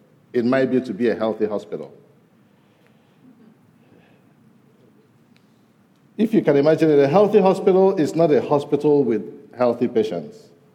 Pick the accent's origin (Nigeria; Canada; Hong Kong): Nigeria; now in United States; Of course, I'm Nigerian, and I'll always be Nigerian